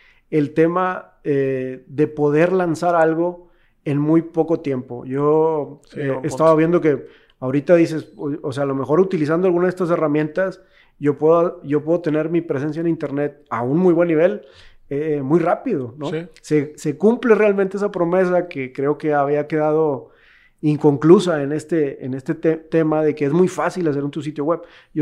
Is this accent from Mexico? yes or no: yes; Mexico; ¿Cómo hacemos que nosotros mismos, como mexicanos, digamos, oye, yo quiero emprender?